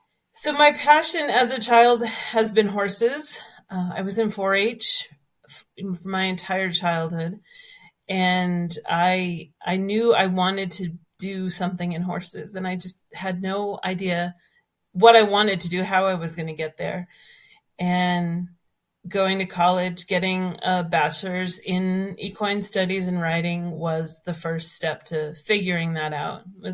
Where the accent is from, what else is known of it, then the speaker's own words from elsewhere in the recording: Cape Cod, Massachusetts, United States; moved away as an adult; now in New Mexico, United States; I was born and raised on Cape Cod, Massachusetts, and I came to New Mexico through college, through a work co-op